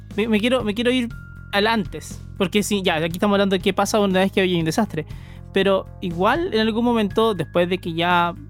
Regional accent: Chile; ¿Esperamos algo realmente como chilenos

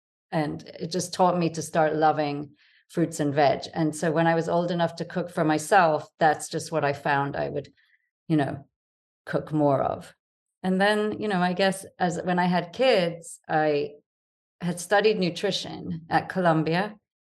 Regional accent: Jamaica; born there; So I was born in Jamaica, and my dad always ate a lot of fruit and vegetables.

